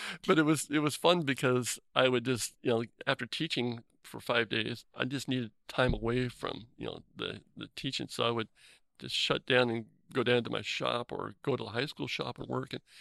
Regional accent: Seattle, Washington, United States; You know, I grew up in West Seattle, and I go to Vernonia.

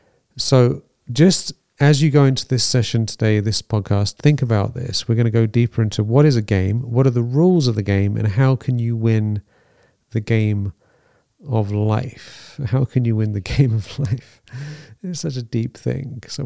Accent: England, United Kingdom; When I was growing up in England, when I used to watch TV when I was younger

